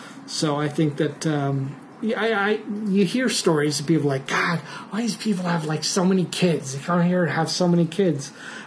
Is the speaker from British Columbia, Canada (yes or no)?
no; Toronto, Ontario, Canada; I grew up in Toronto, okay. Born and raised.